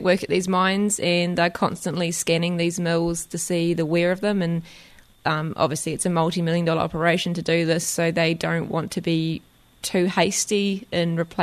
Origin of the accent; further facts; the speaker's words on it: Timaru, Canterbury, New Zealand; Originally, because I'm from Timaru